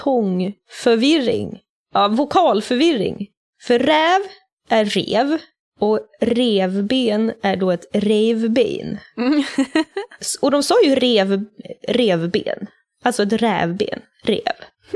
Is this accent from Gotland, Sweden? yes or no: yes; Gotland, Sweden; Och så är jag uppvuxen på Gotland.